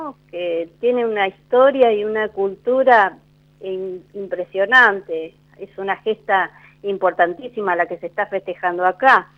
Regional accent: Pehuajó, Buenos Aires Province, Argentina; De Pehuajó.

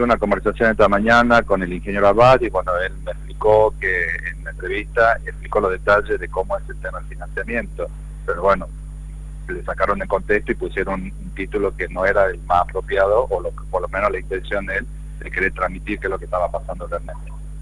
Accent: Tucumán, Argentina; lo que siempre nosotros reclamamos como tucumanos

